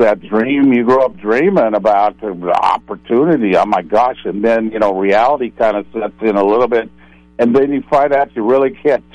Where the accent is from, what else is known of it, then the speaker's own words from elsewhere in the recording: Pasadena, California, United States; So even though I grew up in Los Angeles, Pasadena, California